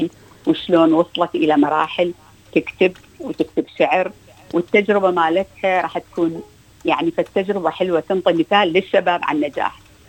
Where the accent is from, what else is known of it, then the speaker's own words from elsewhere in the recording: Iraq; now in Australia; هم كعراقيين اللي يعني معروف انه احنا يمكن العراقيين ما نهتم للبيئه